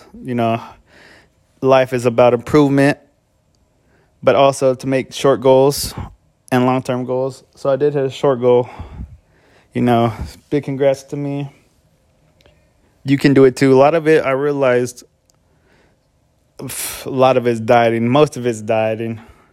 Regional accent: San Jose, California, United States; I grew up in Silicon Valley, San Jose, Bay Area, California. I grew up middle class and below

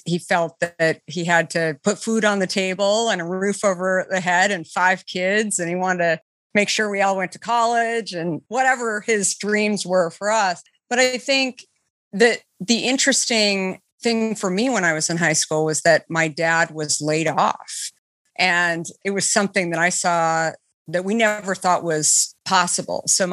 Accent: Arizona, United States; because I think growing up in Arizona, the weather is so conducive to being outside.

